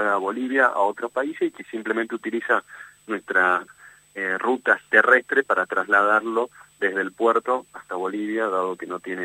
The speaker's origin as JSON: {"language": "Spanish", "region": "Salta", "country": "Argentina", "said": "Digo, yo soy salteño, en el caso de Salta"}